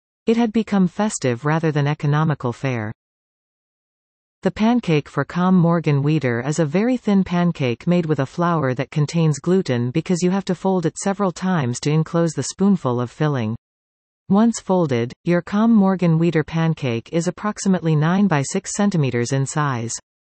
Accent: Germany; In my home country, Germany, pancakes were known as Pfannkuchen.

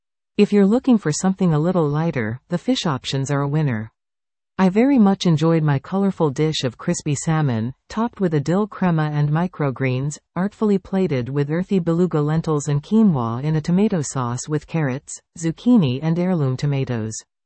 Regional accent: United Kingdom; now in Canada; I am British, yes, please go ahead and read this article in my accent as I know you now 100% want to, which I feel allows me to firmly assert that a good Yorkie is hard to come by in Canada.

